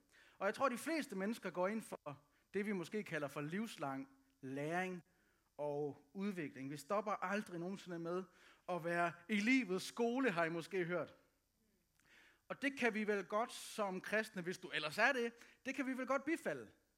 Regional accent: Aalborg, North Denmark Region, Denmark; Jeg kan godt lide Aalborg. Jeg er fra Aalborg.

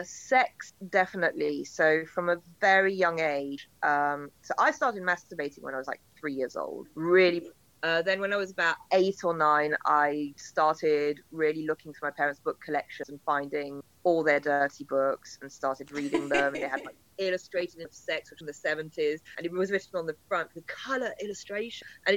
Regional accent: France; Because I was brought up in France where it's so patriarchal

